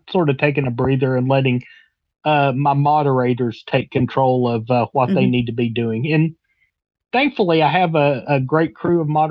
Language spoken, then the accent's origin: English; the South, United States; accent: southern; My southern accent, of course, makes that sound like something else.